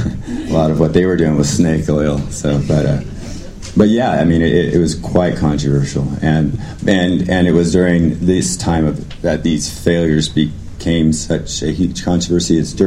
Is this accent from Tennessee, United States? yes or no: no; Sacramento, California, United States; Yeah, and then I grew up in Sacramento, was quite active.